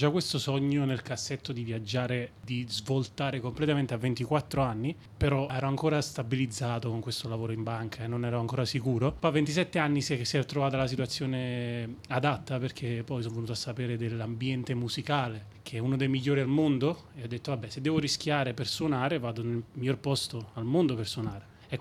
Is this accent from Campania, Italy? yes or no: yes; Campania, Italy; moved away as an adult; now in Australia; ho perso un po' le staffe in Italia perché ho lavorato 7 anni in banca. Dopodiché, per una scelta etica, insomma, per seguire i miei sogni, ho dato una possibilità all'Australia.